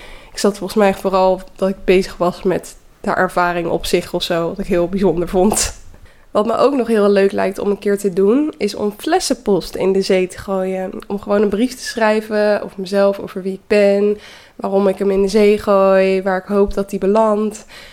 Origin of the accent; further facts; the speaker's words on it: Naaldwijk, South Holland, Netherlands; now in Amsterdam, Netherlands; Ik kom dus uit Naaldwijk en kom daar nog steeds wel veel. Omdat ouders en vriendinnen daar nog wonen.